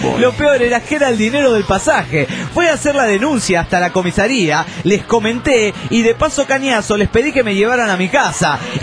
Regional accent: Buenos Aires, Argentina; Es decir que he nacido, vivido, me he criado en la capital de Buenos Aires.

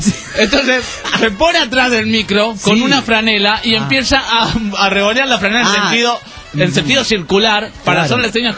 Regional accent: Guatemala; Yo soy de Guatemala

